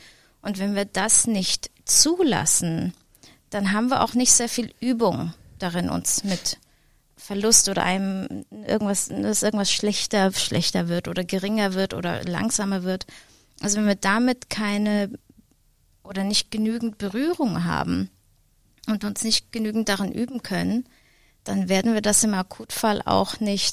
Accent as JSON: {"language": "German", "country": "Laos", "tie": "born or raised there", "said": "ich bin viele Jahre in Laos aufgewachsen"}